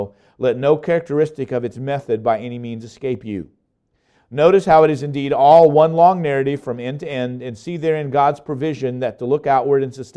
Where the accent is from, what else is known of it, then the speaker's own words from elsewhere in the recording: Indianapolis, Indiana, United States; Turns out he's from my hometown, Indianapolis. Not only my hometown, my neighborhood.